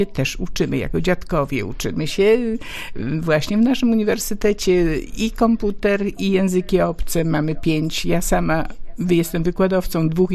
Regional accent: Prudnik, Opole Voivodeship, Poland; Jestem z Prudnika. Jestem przedstawicielem seniorów prudnickich.

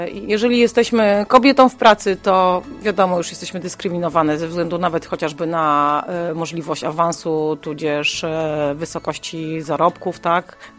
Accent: Opole Voivodeship, Poland; jestem ze wsi podopolskiej

